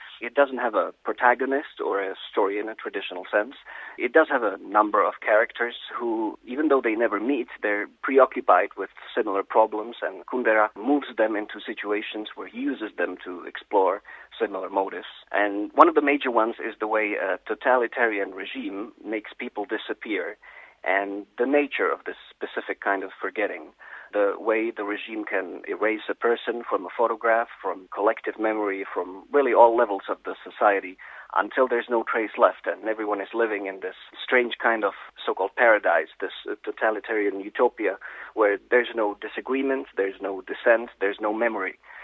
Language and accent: English; Czechia; first language Czech; English is a second language; And because Czech is my native language, I would spend so much time revising the translation, it's out of the question.